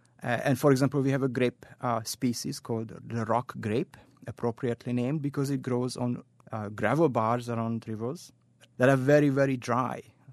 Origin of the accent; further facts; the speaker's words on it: Hungary; now in United States; I am from Hungary originally.